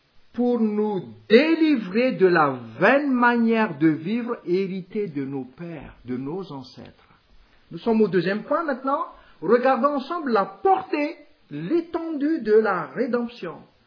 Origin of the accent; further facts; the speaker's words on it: Madagascar; Et permettez-moi de parler, en tant que malgache, de notre situation.